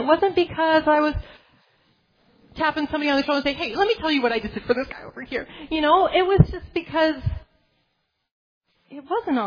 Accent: United States; And I said, I'm American.

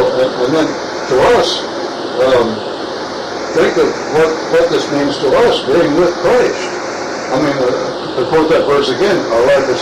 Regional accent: Maryland, United States; Public school down in my hometown. Eastern Shore, Maryland.

